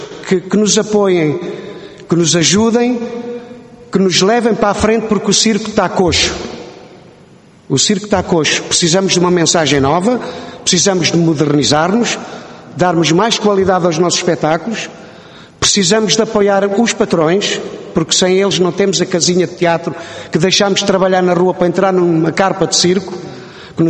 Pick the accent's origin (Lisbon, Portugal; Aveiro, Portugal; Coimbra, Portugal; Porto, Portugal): Lisbon, Portugal; Algés; born there; eu já nasci em Algés, debaixo de uma bancada de circo, não é?